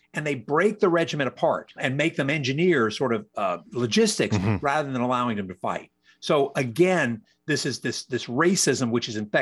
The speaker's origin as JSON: {"language": "English", "town": "Alexandria", "region": "Virginia", "country": "United States", "tie": "born or raised there", "said": "nobody, when I was growing up in Alexandria, you know, my hero was Robert E. Lee."}